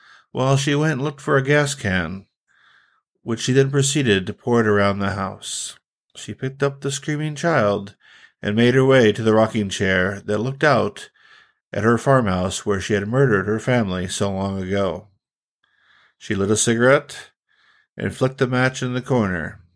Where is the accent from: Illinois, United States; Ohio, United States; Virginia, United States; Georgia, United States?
Illinois, United States; Pontiac; here is a fiendishly good ghost story from my hometown of Pontiac, Illinois.